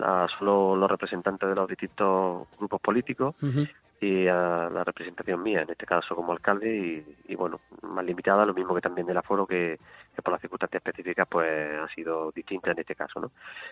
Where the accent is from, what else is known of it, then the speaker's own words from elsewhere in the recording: Jaén, Andalusia, Spain; con dos veces Jaén, porque somos de Jaén